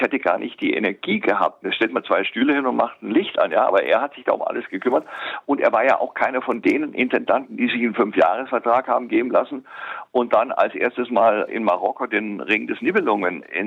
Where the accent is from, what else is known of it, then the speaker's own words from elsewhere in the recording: Nürtingen, Baden-Württemberg, Germany; Ich war damals 17 und wir sind aus Nürtingen mit zwei Freunden immer nach Stuttgart gefahren